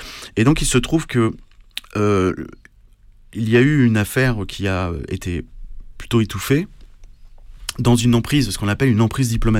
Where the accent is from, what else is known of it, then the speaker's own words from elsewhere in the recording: France; Enfin, moi, je suis français, donc ces gens me représentent.